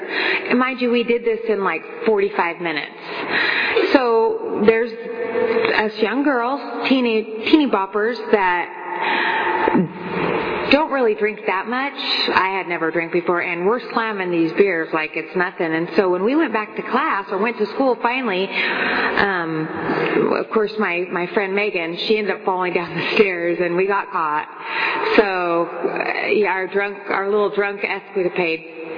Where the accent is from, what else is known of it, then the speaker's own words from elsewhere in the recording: Lemoore, California, United States; I grew up in Lemoore. … born and raised in Lemoore like my father. And I was born in the mid-70s